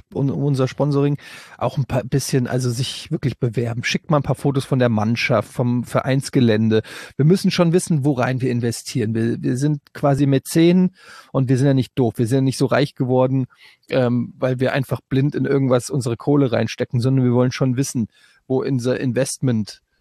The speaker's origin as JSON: {"language": "German", "region": "Rhineland", "country": "Germany", "said": "ich komme aus dem Rheinland."}